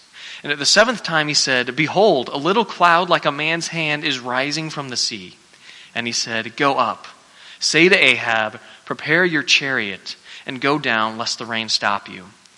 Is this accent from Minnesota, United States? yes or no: no; Kansas, United States; I mean, living in the Midwest, we've all experienced some form of drought. I grew up in Kansas, and Kansas has seemed like it's been in a drought for three times in the past 10 years.